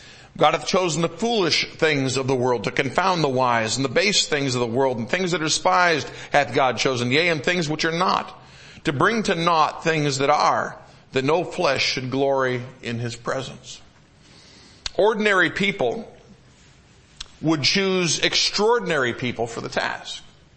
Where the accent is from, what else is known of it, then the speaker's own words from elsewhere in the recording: Michigan, United States; Now, I grew up in Michigan.